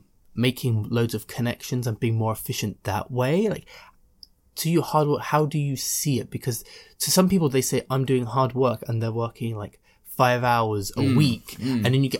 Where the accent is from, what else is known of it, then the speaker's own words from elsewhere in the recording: London, United Kingdom; I've obviously was born and raised in London